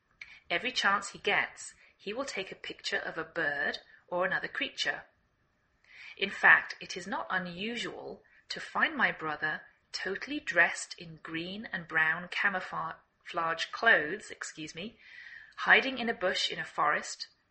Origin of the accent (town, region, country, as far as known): England, United Kingdom; now in United States